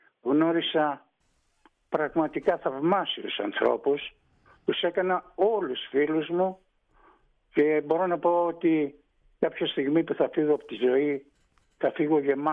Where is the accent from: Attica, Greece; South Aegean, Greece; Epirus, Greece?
South Aegean, Greece; Tinos; είμαι από την καρδιά της Τίνου. Από την καρδιά της Τίνου. Αλλά θα πω λοιπόν στον κύριο Λούβαρη ότι είμαι πιο Τινιακός από τους Τινιακούς.